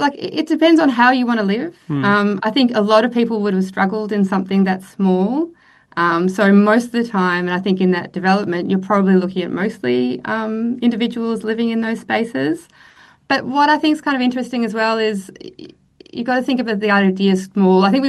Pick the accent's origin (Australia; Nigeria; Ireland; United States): Australia; Melbourne, Victoria; I'm from Melbourne